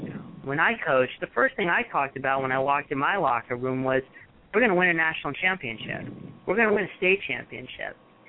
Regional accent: Brooklyn, New York, United States; when I grew up in Brooklyn, we would go down to the park

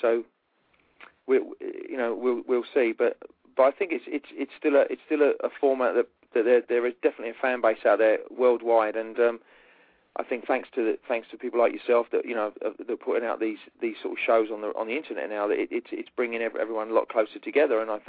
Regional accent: England, United Kingdom; I'm an Englishman with a surname

